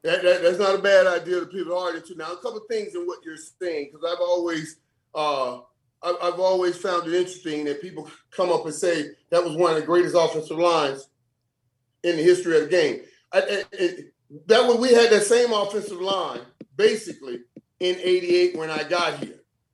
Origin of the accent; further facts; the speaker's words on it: Miami, Florida, United States; I'm from Miami. You don't get this dark unless you love heat.